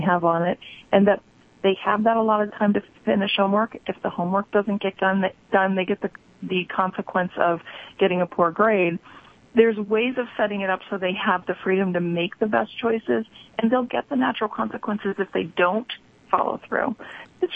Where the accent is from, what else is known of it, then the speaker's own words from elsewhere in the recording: Rhode Island, United States; Hey, I grew up in Rhode Island, so I know Carvel well.